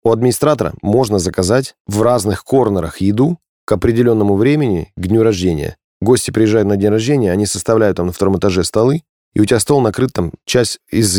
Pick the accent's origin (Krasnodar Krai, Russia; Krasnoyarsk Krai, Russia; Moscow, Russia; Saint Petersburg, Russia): Krasnoyarsk Krai, Russia; Krasnoyarsk; даже в моем родном городе Красноярске есть крутые рестораны